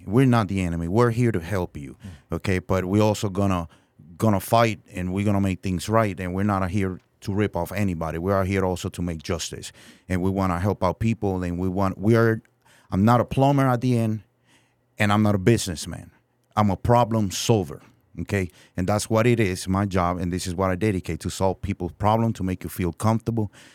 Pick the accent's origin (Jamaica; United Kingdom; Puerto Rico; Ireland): Puerto Rico; Bayamon; English is a second language; now in United States; I am from Puerto Rico, actually a little town. It's called Bayamon in Puerto Rico in the Caribbean.